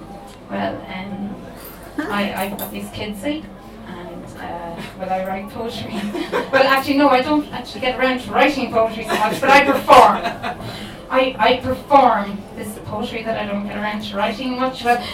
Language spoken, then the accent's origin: English; County Mayo, Ireland; also born or lived in Cork; I am originally from Mayo and lived in Cork, West Cork, 17 years